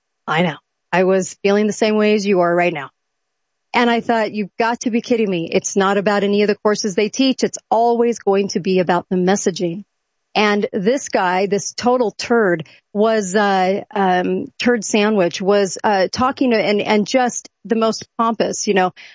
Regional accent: California, United States; I'm from California, so I can make fun of California all day long.

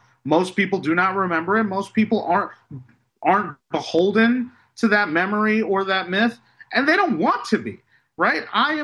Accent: United States; This is America. I'm an American.

